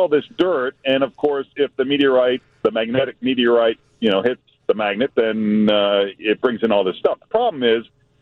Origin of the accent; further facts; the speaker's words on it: Lynn, Massachusetts, United States; Next week I return to my hometown of Lynn, Massachusetts, which is next to Salem.